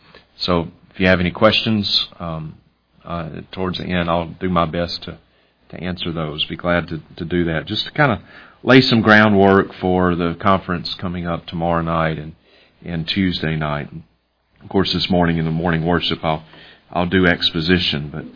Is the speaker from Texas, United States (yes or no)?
no; Vicksburg, Mississippi, United States; Charlie told me about a faith healer named Nora Lamb, L-A-M, who was coming to Vicksburg, Mississippi, my hometown.